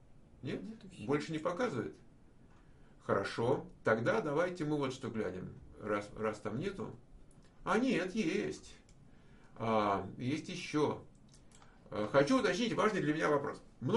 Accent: Ukraine; Или скажут, нет связи с родиной, мы из Украины.

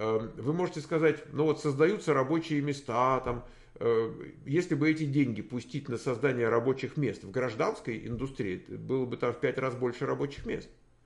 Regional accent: Ukraine; Добрый вечер. Мы из Украины.

